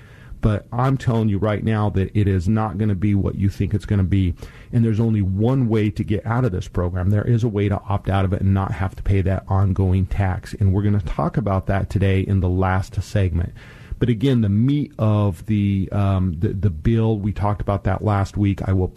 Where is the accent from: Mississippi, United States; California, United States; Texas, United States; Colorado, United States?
Colorado, United States; Denver; in Denver, Colorado, my home state.